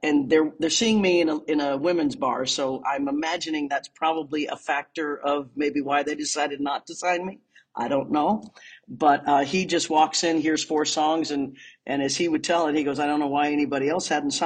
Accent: Leavenworth, Kansas, United States; born there; I was born in Leavenworth, Kansas in 1961.

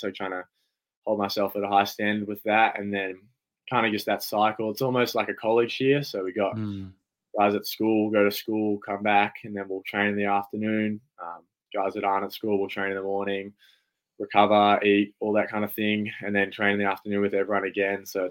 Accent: Canberra, Australian Capital Territory, Australia; I'm from Canberra, so I'm from this city.

